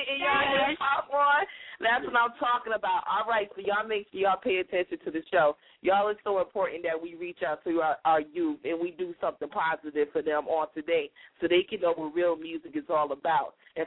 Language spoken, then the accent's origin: English; Detroit, Michigan, United States; moved away; you know, I'm from Detroit, Michigan, and I came over to Jersey, so I know exactly what club music is, what dance music is.